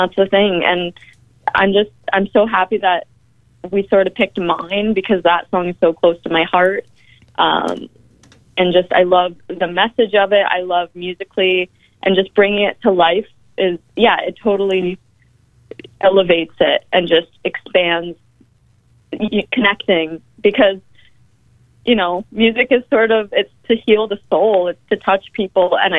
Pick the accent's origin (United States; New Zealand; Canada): Canada; we're Canadian